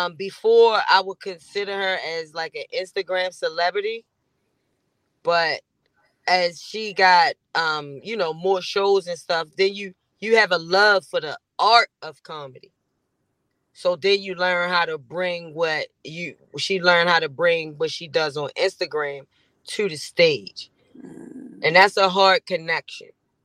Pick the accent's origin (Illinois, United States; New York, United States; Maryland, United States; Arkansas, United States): Maryland, United States; Baltimore; I'm a comedian from Baltimore. I've been doing comedy for about 14 years. I hail out of Baltimore, but I'm everywhere.